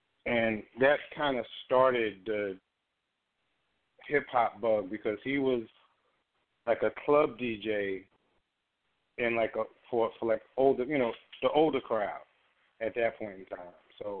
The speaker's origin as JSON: {"language": "English", "town": "Brooklyn", "region": "New York", "country": "United States", "tie": "born there", "also_born_or_lived": "Philadelphia / Houston", "said": "I was born in Brooklyn."}